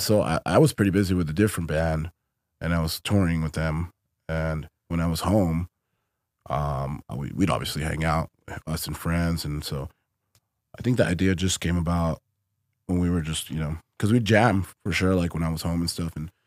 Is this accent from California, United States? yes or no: yes; Whittier, California, United States; But yeah, I mean, we still say we're from Whittier because that's where that's where it started, you know?